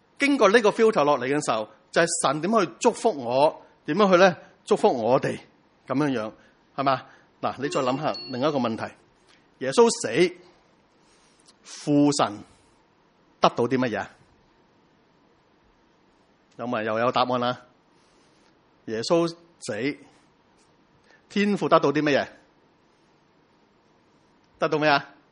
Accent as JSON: {"language": "Cantonese", "country": "Hong Kong", "said": "你知道癌症，我哋香港人好熟悉嘅癌症噶啦。"}